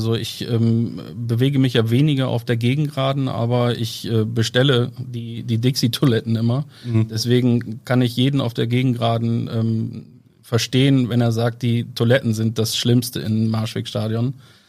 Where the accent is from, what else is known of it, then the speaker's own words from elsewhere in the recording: Bremen, Germany; Ja, man kann durchaus sagen, dass ich als Bremer natürlich auch ein Stück weit Sympathien für die Grün-Weißen pflege.